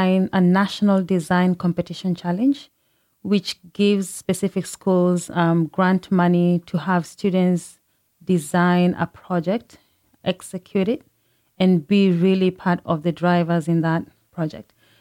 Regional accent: Kenya; I come from Kenya. Kenya is a third world country, which means that a lot of the neighborhoods, especially in the rural areas, don't have access to clean water.

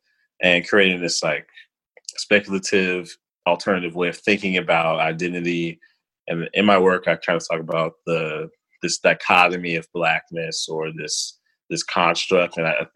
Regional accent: Chicago, Illinois, United States; growing up in Chicago, that's how I sort of stumbled into college and went away.

